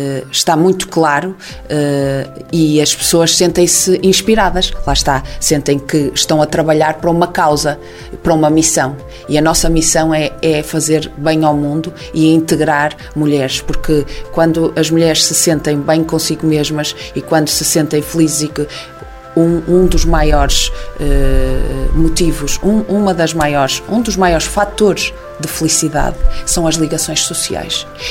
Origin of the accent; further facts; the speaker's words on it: Viana do Castelo, Portugal; Nós estamos sediadas em Viana, eu sou vianense